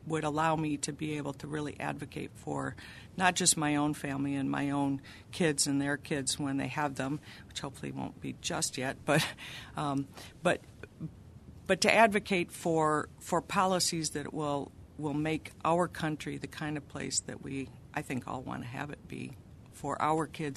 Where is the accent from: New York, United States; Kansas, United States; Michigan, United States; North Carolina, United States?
Michigan, United States; also born or lived in Argentina; I'm originally from Michigan. My dad, as I said, is a minister. We lived out of the country when I was a kid. We lived out in Argentina.